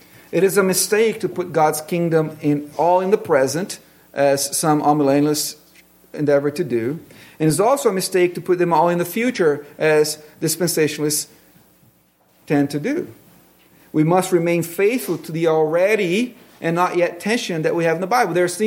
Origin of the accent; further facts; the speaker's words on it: Brazil; But I grew up in Brazil where they use bricks to build.